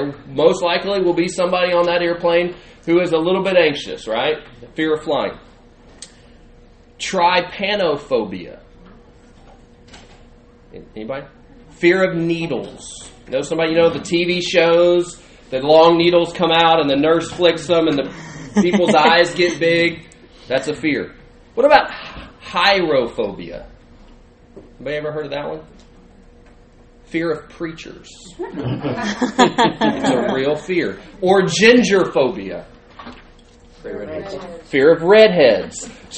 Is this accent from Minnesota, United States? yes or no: no; Arlington, Texas, United States; I was telling my new friend over here that I'm from Arlington. … I'm from Arlington, Texas.